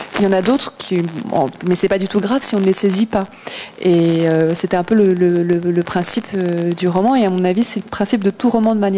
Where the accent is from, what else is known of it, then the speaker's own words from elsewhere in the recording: France; born there; mes parents sont d'origine vietnamienne. Enfin, d'ailleurs, ils sont arrivés en France dans les années 60. Moi, je suis née en France. Je suis allée au Vietnam, mais bon, je suis quand même à 90% française, on va dire.